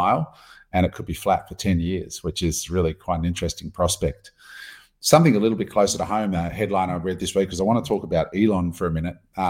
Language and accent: English; Australia; as an Australian